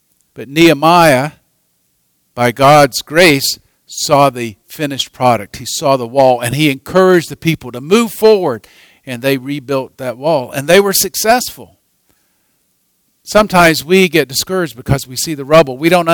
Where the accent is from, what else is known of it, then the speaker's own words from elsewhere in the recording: North Carolina, United States; we came back to visit in my hometown just outside of Raleigh